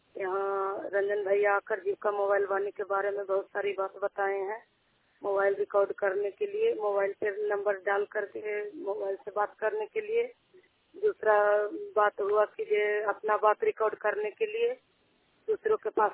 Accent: Sorapur, Bihar, India; मैं सोरापुर के रहने वाली हूँ, मिर्जापुर पंचायत का।

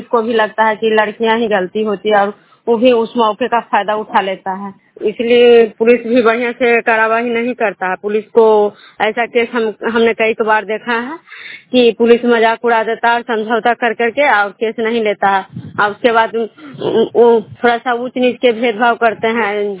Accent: Bihar, India; ग्राम नालंदा जिला नगरोसा प्रखंड के निवासी हूँ।

